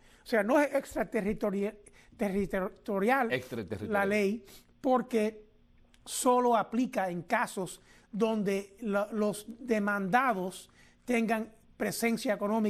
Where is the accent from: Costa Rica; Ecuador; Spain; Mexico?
Costa Rica; born there; en el 1964, el año que yo coincidentemente nací en Costa Rica de padres cienfuegueros